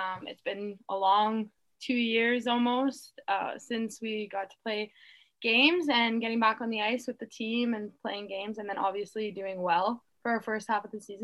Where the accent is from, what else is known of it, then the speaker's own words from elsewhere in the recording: England, United Kingdom; So we are English and okay. Not French.